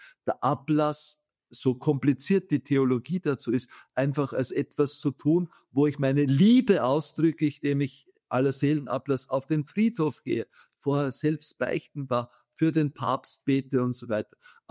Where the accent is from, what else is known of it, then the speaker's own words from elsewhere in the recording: Austria; als Österreicher